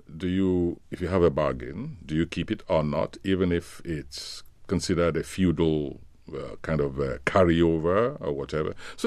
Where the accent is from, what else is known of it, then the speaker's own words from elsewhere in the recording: Nigeria; not far from my hometown, in fact.